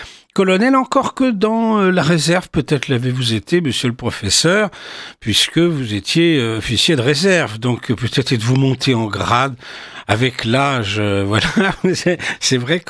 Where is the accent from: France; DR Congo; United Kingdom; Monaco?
France; Paris, Île-de-France; il doit faire 27 degrés, je crois, chez nous à Paris, ici